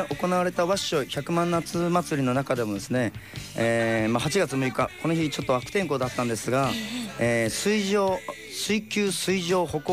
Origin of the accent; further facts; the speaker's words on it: Kitakyushu, Fukuoka, Japan; 地元の北九州の水もですね